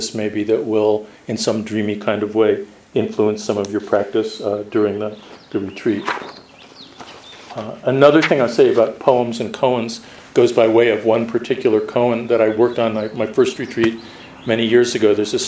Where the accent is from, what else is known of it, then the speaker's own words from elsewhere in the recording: New York, United States; That's hard for me because I'm from New York, but yeah, I'll try.